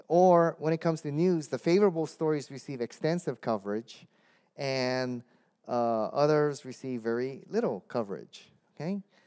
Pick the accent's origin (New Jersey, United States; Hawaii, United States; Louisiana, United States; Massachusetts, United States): Hawaii, United States; also born or lived in Dallas; It's because I lived in Dallas, and everybody was calling me for a radio interview because they knew I was from Hawaii.